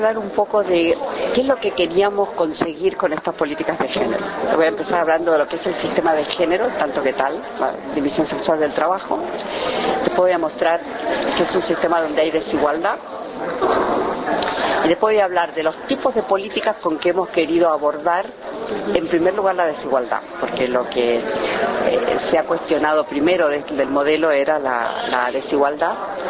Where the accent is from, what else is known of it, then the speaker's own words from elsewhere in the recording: Argentina; born there; also born or lived in Chile; Yo nací en Argentina, viví muchos años en Chile